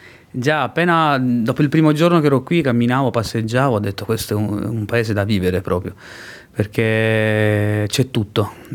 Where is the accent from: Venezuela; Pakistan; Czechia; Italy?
Italy; Sicily; essendo siciliano